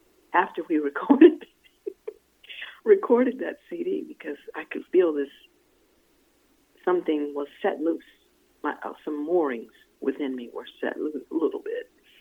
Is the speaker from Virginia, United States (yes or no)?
yes; Virginia, United States; Whereas my experience in growing up in Jim Crow, with Jim Crow laws on the books in Virginia, my experience was nobody I knew that looked like me ever talked to white people like that.